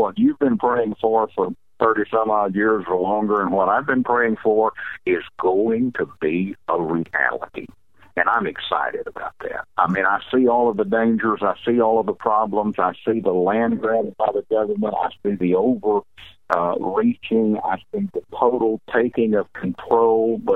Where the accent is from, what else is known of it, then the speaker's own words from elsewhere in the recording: the South, United States; I realize that being a Caucasian, growing up in the South, that some automatically assume that I'm prejudiced against other races of people.